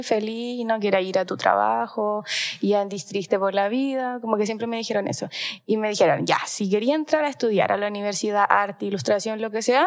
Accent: Melipilla, Santiago Metropolitan Region, Chile; muy lejos de mi casa, y yo soy de Melipilla.

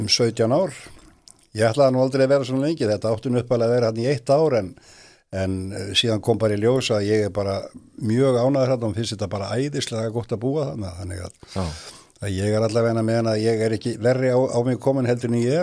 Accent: Reykjavík, Capital Region, Iceland; Og eins og menn vita þá var ekki langt í Vatnsmýrina og flugvöllin. Þannig að ég ólst upp einlega í kringum flugvöllin.

